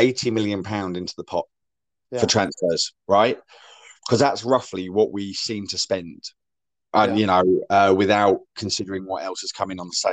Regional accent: Scotland, United Kingdom; born there; I'm proud that I was born up in Scotland, and I consider myself a bit of a jockney.

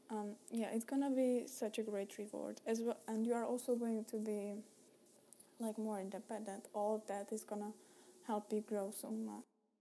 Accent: Prague, Czechia; So if I tell them I am from Prague, they would most probably understand more than when I tell them I'm from Czech Republic.

